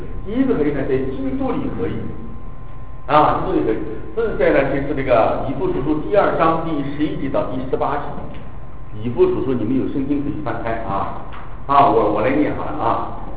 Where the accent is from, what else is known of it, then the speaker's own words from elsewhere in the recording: China; 比如我们大陆人做的一些